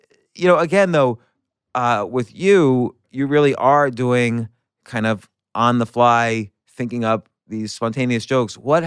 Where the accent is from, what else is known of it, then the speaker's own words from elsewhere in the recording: New Jersey, United States; growing up in the New Jersey suburbs, I lived right next to pig vomit